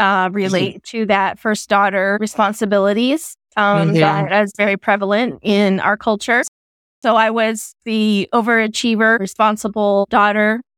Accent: California, United States; I grew up in Southern California, in an area called the Inland Empire. But I really did spend a lot of my childhood growing up in Los Angeles

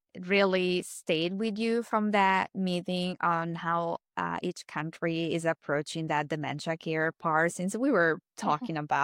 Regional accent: Italy; English is a second language; For example, I'm originally from Italy. I know that the healthcare system there works differently.

